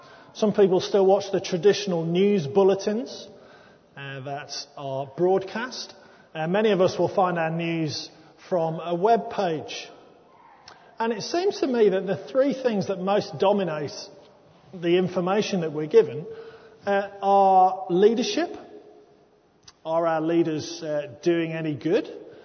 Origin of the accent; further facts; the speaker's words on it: Wolverhampton, West Midlands, United Kingdom; born there; now in Oswestry, United Kingdom; I was born in Wolverhampton. I'm currently a vicar in Oswestry in Shropshire